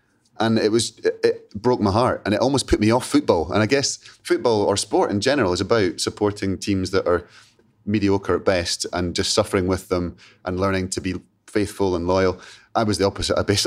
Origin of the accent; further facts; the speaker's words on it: Edinburgh, Scotland, United Kingdom; Edinburgh lad, yeah.